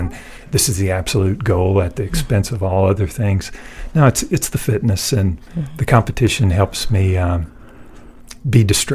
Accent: the South, United States; for me, from growing up in the South, there's flamboyant names, you know.

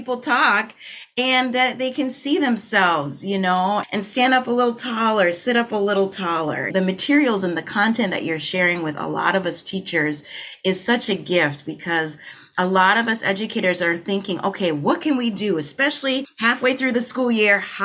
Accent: Liberia; now in Minnesota, United States; I'm from Liberia originally, and I emigrated to Minnesota with my parents.

